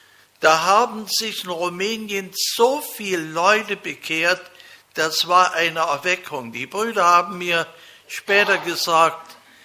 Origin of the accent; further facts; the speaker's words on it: Vielau, Saxony, Germany; born there; also born or lived in Kirchberg; now in Rebesgrün, Germany; Geboren bin ich in Vielau, dann wohnte ich 53 Jahre in Kirchberg.